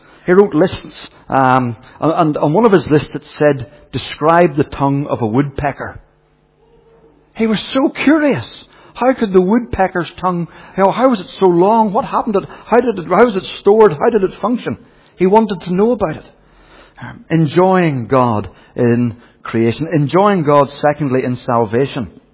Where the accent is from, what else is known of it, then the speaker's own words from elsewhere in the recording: Belfast, Northern Ireland, United Kingdom; born there; and I was born in Belfast